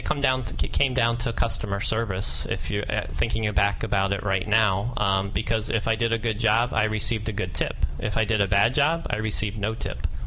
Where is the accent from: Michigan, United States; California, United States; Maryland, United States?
Maryland, United States; I grew up in Maryland, born and raised here. I went to the University of Maryland as well.